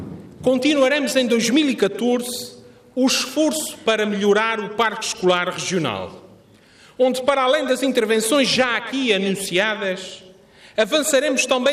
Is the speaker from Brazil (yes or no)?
no; Azores, Portugal; como Presidente do Governo, como açoriano